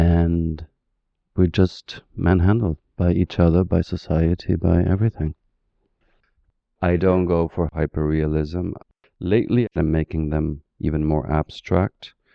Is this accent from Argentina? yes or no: yes; Buenos Aires, Argentina; I'm from Buenos Aires. I'm into tango. I love tango.